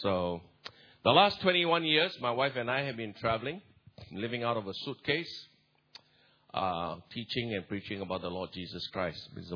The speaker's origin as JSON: {"language": "English", "country": "Singapore", "said": "And although I'm from Singapore, I'm hardly in Singapore. I have a place there. I have an apartment, seldom used."}